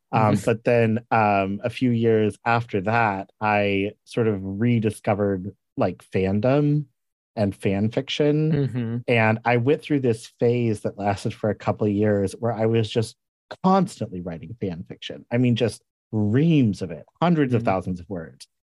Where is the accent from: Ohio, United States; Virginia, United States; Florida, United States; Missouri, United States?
Missouri, United States; also born or lived in Tulsa, Oklahoma; I was living in Tulsa, Oklahoma, which is actually where I was born. But I grew up in Southwest Missouri.